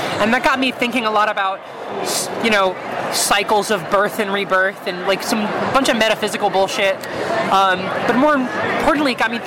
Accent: Virginia, United States; Yeah, I'm from Virginia, so I know how it is.

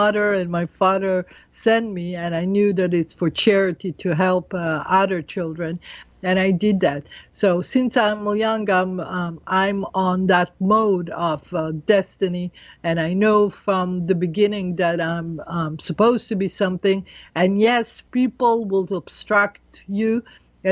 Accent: United States; now in Israel; because I'm an American, it's always, you know, you feel like in America, Israelis, you don't know if Israeli or American.

